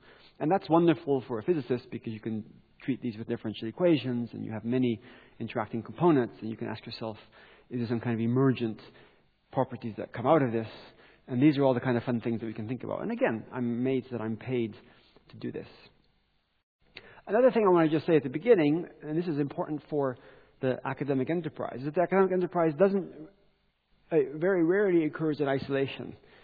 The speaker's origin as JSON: {"language": "English", "country": "Gabon", "tie": "born or raised there", "said": "So I grew up in Gabon in Central Africa"}